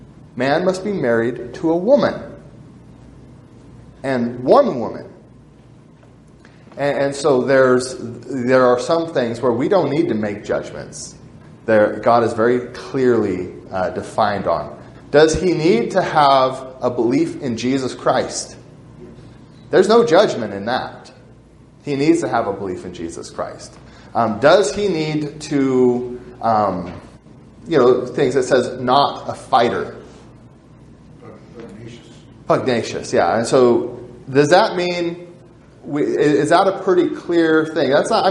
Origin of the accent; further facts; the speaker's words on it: Pacific Northwest, United States; Because I was raised in the Northwest. It's rude in the Northwest. It's not rude in the South.